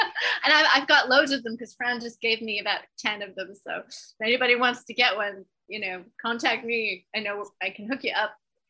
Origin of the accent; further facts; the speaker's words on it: New York, United States; Yeah, being a New Yorker, I won't mince words. I guess I am a New Yorker.